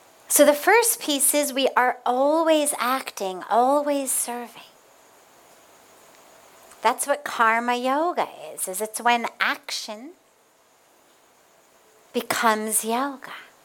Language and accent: English; California, United States; I remember growing up in California, you'd hear a lot of people say, I'm not a human doing, I'm a human being.